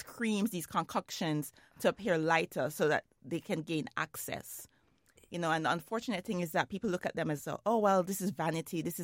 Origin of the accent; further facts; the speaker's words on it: Jamaica; You know, growing up in Jamaica, that was really real.